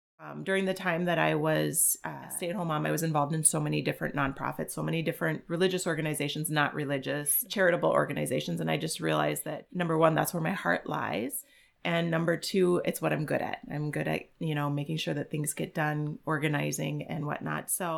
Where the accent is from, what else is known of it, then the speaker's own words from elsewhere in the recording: Minnesota, United States; So I'm Minnesota born and bred. Grew up in a very, very tiny town of about 100 people. I grew up Lutheran in the Christian faith